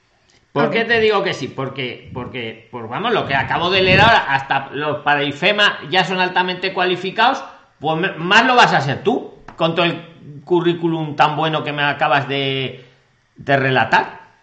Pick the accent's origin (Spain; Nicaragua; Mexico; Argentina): Nicaragua; yo estoy aquí en Nicaragua y me dedico a pasear turistas por aquí, por mi pueblo en Nicaragua.